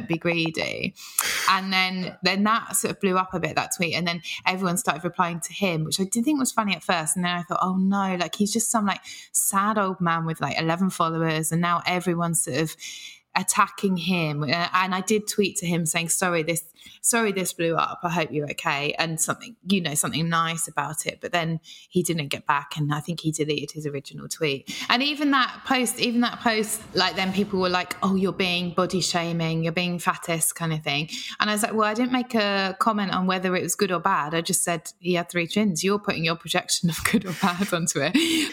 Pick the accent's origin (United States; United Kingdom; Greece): United Kingdom; We're British.